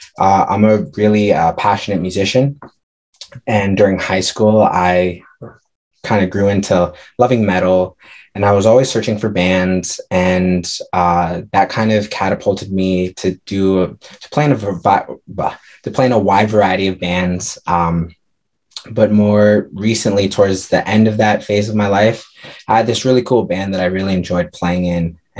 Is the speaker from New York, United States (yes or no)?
yes; New York City, New York, United States; also born or lived in Ica, Peru; I was adopted from Ica, Peru, and I grew up in New York City, Manhattan more specifically on the Upper West Side.